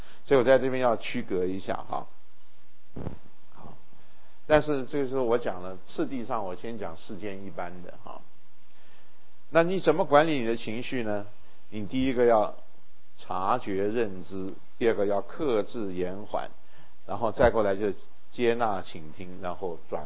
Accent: China; 我们中国人绝对有我们中国人的安心之道啊

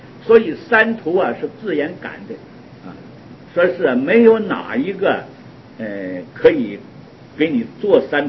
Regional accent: Northeast China, China; 我小时候啊，在我们老家啊，听他们老人讲啊

